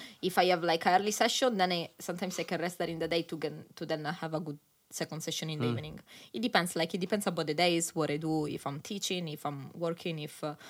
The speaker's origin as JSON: {"language": "English", "town": "Catanzaro", "region": "Calabria", "country": "Italy", "tie": "born or raised there", "said": "So, like, I come from Calabria is my region, but like my city specifically is Catanzaro."}